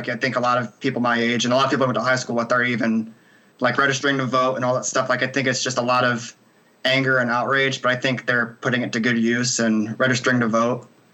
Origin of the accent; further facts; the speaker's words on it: Cuyahoga Falls, Ohio, United States; I grew up in Cuyahoga Falls, so to see, like, your hometown, like, your community come together